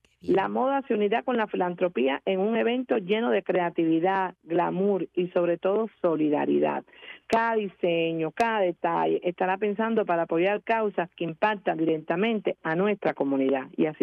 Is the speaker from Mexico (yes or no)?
no; Cuba; moved away; Yo soy cubana, vine joven para acá.